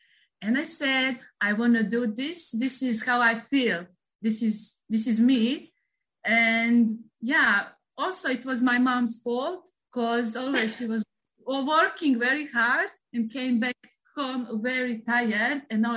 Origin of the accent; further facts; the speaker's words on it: Montenegro; I'm coming from Montenegro, and then I'm a masseuse stewardess on board.